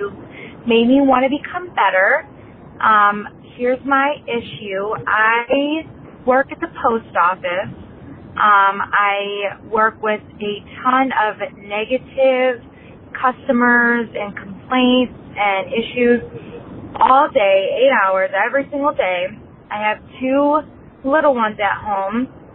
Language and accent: English; Ohio, United States; I'm 27. I'm from Ohio.